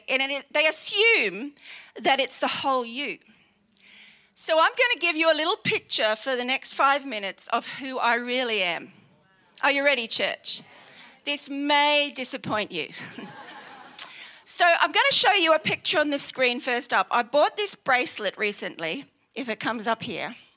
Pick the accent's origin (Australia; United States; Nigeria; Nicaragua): Australia; I'm an Aussie girl who loves the beach.